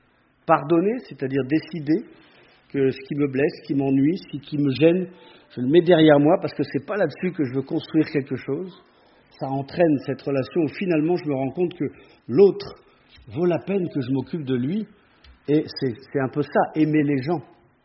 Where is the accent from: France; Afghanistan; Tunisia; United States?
France; avec beaucoup d'incertitudes, chez nous, en France, dans le monde